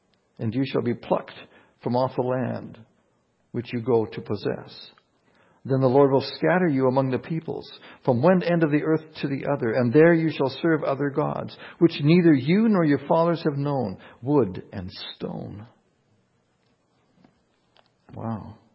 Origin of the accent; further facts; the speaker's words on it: Canada; As a Canadian citizen, I celebrate your right to choose.